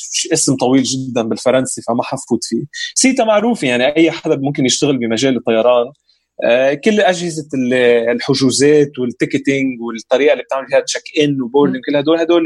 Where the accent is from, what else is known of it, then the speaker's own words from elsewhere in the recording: Lebanon; ما عرفت انا لبناني